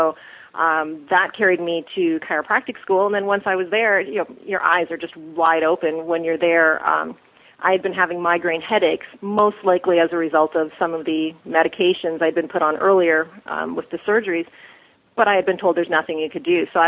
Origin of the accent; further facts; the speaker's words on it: Canada; I grew up in Canada